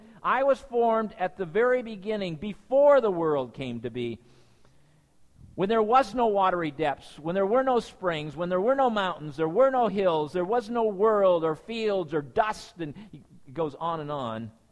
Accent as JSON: {"language": "English", "town": "Lynden", "region": "Washington", "country": "United States", "tie": "born or raised there", "said": "I grew up in Linden, Washington, which... is a remote suburb of Langley."}